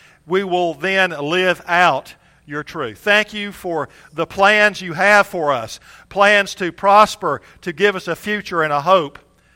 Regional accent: Brundage, Alabama, United States; And my folks still live, actually, in the house I grew up in Brundage.

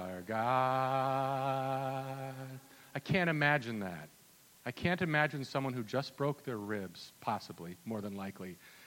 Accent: Minnesota, United States; I'm from Minnesota originally, just in case some of you guys don't know.

